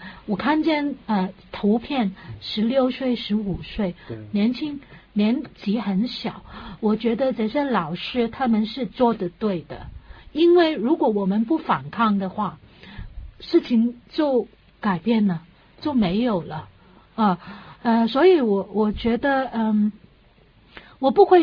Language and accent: Chinese; Hong Kong; 但是我们最终的方向是我们香港人每一个也有发声的权利